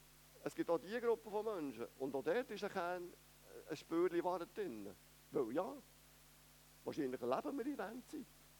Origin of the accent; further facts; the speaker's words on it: Switzerland; Aus unserer Perspektive als Schweizer, dass wir in einem Land wohnen können, wo es so lange Frieden hat.